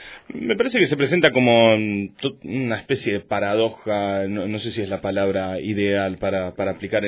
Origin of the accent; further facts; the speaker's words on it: Río Grande, Tierra del Fuego, Argentina; born there; todos aquellos que somos nacidos en Río Grande o que residimos desde hace mucho tiempo aquí